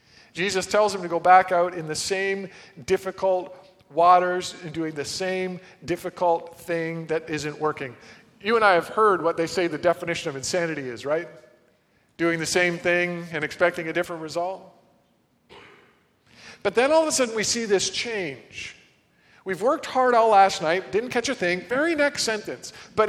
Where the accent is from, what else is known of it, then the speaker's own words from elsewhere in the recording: Parry Sound, Ontario, Canada; I was born in Parry Sound. We have a family cottage there